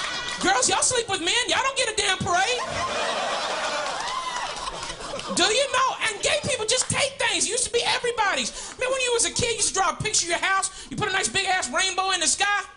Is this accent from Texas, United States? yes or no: yes; Houston, Texas, United States; I'm from Houston, Texas.